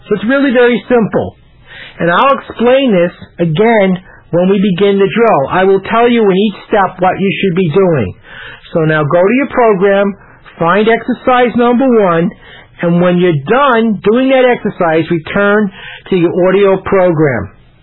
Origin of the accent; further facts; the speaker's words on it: Brooklyn, New York, United States; now in Texas, United States; Now, you might be surprised, because I'm from Texas, to learn that I'm not a native. I was originally from a place called Brooklyn. It's a place internationally renowned for people with good diction and keen intellect.